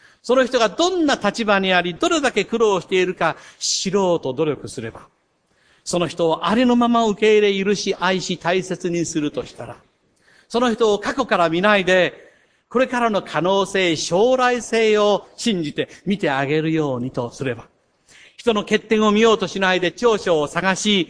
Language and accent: Japanese; Shikoku, Japan; 同じ私と同じ四国の出身ということで